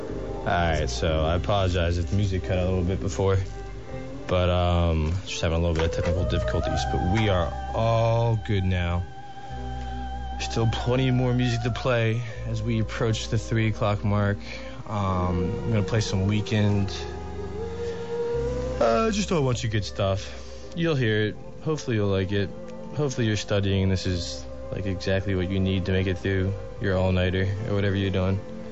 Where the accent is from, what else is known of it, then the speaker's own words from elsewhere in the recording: Philadelphia, Pennsylvania, United States; It's probably why I love him so much, because I'm from Philly.